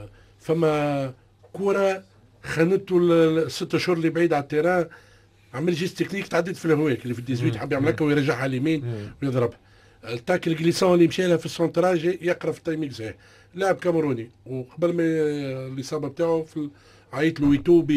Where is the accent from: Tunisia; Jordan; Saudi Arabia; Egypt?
Tunisia; والله العظيم من العيب احنا عندنا في تونس نعطيه التحليل